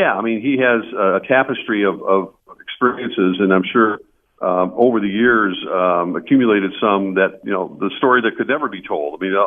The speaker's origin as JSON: {"language": "English", "town": "St. Louis", "region": "Missouri", "country": "United States", "tie": "born or raised there", "said": "Because look, when I grew up in St. Louis, WCCO radio was on in my house 24 hours a day."}